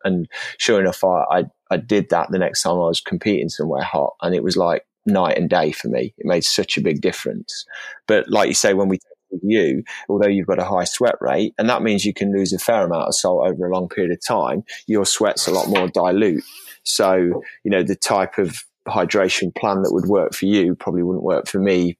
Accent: United Kingdom; because I didn't know much about the sport as a Brit until I went over to the US.

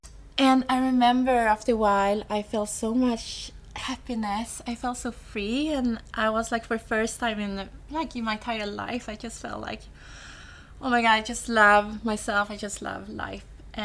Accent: Sweden; I was born and raised in Sweden by my parents who immigrated from Vietnam.

